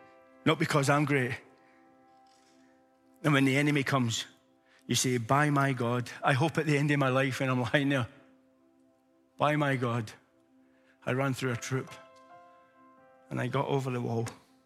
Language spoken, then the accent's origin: English; Glasgow, Scotland, United Kingdom; I'm a Glaswegian, I'm hard.